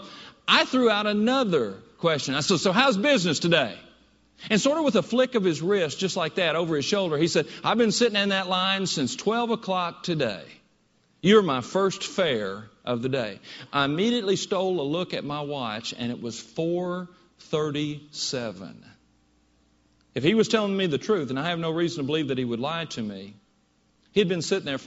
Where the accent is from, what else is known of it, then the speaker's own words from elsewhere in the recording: Princeton, Kentucky, United States; Now, I grew up in Princeton, Kentucky. I think I learned a certain amount of courtesy and you know, good manners.